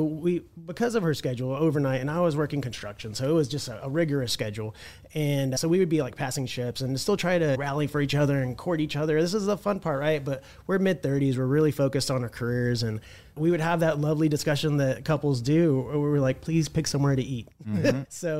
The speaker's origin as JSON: {"language": "English", "region": "Texas", "country": "United States", "said": "We're from South Texas, so we consider this whole general area like our stomping ground. We graduated in Helotes, Texas, and we've come up to Fredericksburg and Comfort and Bernie all our lives"}